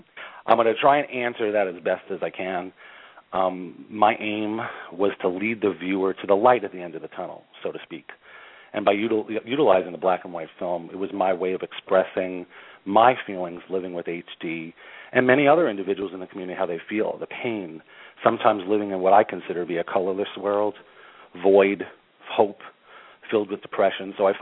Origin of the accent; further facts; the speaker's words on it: New York City, New York, United States; We were all born and raised in Queens, New York